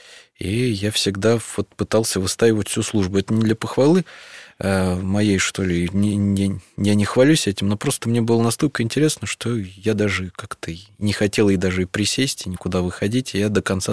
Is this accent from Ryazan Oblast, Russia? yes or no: yes; Ryazan, Ryazan Oblast, Russia; also born or lived in Perm; когда я из Перми, где я родился, переехал с родителями в Рязань, поскольку там находились родственники наши.